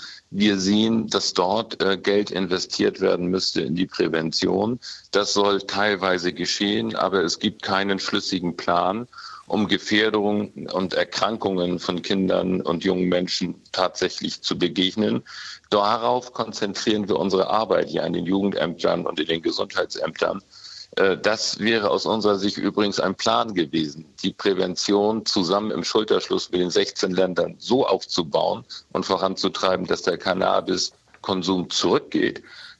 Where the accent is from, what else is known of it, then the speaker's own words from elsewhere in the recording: Schleswig-Holstein, Germany; Ich komme aus Schleswig-Holstein.